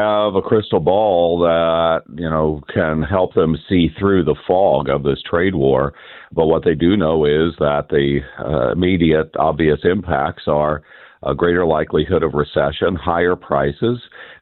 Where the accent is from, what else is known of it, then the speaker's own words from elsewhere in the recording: Kansas, United States; It happened all over the United States and in my hometown area in Kansas.